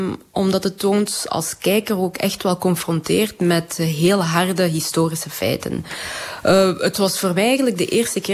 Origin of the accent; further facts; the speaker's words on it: Belgium; Maar ook als Belg voel ik mij heel erg beschaamd over wat er toen gebeurd is.